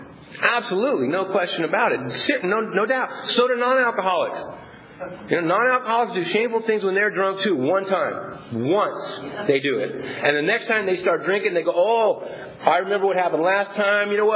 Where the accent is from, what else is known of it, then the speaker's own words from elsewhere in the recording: San Diego, California, United States; I was a diehard San Diego Charger fan. I grew up in San Diego. Chargers were in my blood.